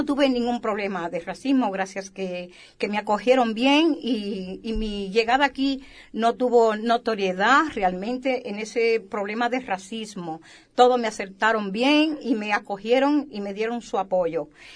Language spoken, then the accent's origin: Spanish; Dominican Republic; now in Spain; como me ha sucedido a mí, que vine de República Dominicana a España, a la comunidad de Galicia, específicamente.